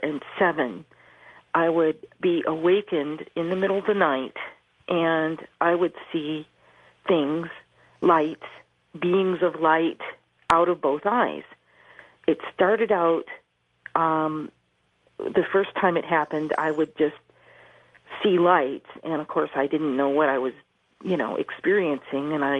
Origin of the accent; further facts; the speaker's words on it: California, United States; I'm from the San Francisco Bay Area.